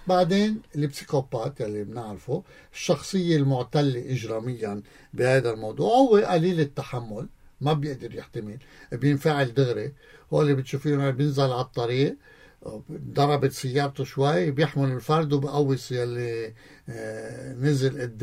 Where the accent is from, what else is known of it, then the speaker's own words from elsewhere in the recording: Lebanon; عندنا بلبنان